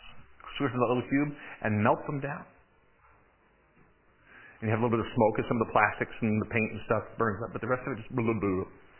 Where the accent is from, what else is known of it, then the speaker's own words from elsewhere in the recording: Michigan, United States; When I was a kid in sixth grade, growing up in Michigan, we went on a field trip to the Ford Rouge plant